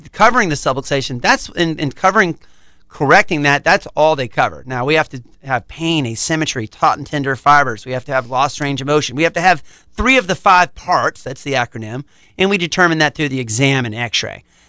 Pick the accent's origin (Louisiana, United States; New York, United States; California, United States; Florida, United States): Florida, United States; Tallahassee; I'm born and raised in Tallahassee. I've had a practice here for over 20 years.